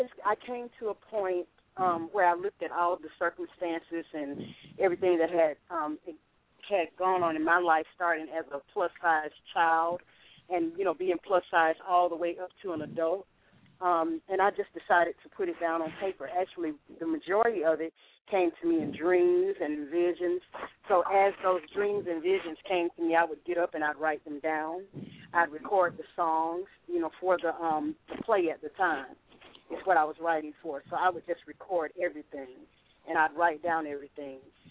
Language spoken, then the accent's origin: English; Montgomery, Alabama, United States; I'm originally from Montgomery, and I did quite a bit of traveling.